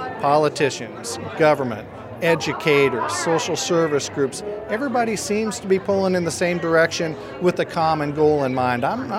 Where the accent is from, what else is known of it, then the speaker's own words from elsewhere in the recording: Marion, Indiana, United States; I am from Marion, born and raised right up the road.